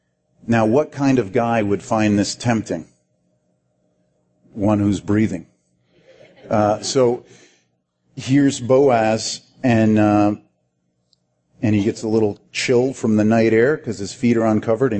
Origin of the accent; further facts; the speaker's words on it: France; I grew up in France, and so I wanted to propose to her in Paris.